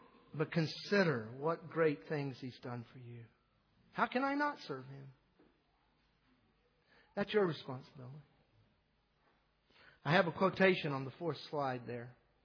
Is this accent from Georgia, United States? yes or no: no; South Carolina, United States; I grew up in South Carolina and I never once saw my parents ever go to church one time in my life.